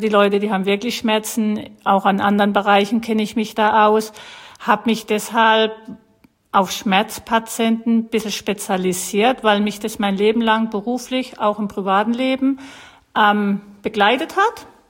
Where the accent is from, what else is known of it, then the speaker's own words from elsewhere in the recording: Schleswig, Schleswig-Holstein, Germany; Und ich komme ja aus der Gegend Schleswig.